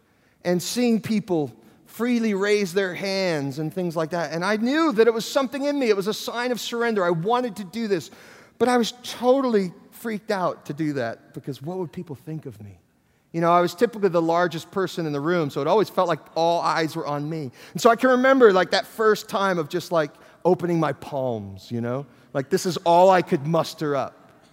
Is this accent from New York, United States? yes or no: yes; New York City, New York, United States; I was raised in New York City, and showing emotions, particularly in our environment, that wasn't really natural for me.